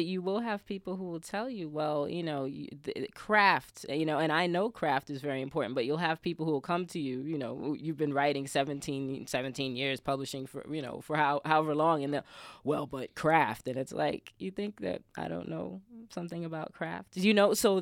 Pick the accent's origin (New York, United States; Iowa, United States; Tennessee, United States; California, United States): New York, United States; I'm from New York